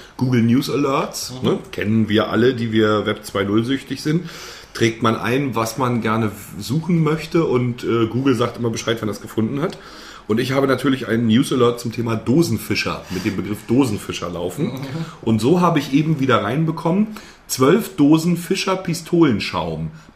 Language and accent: German; Mecklenburg-Vorpommern, Germany; genau das ist es doch, was die Touristen suchen bei uns in Mecklenburg.